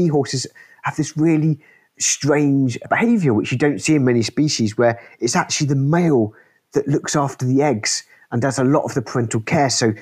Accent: South East England, United Kingdom; And I was born and brought up in the Isle of Wight. Bembridge is on the east point of the diamond that makes up the Isle of Wight.

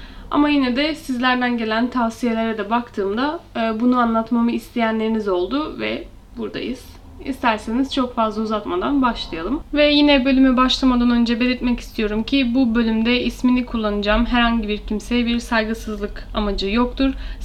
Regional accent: Manisa, Turkey; benim de çocukluğum Manisa'da geçti

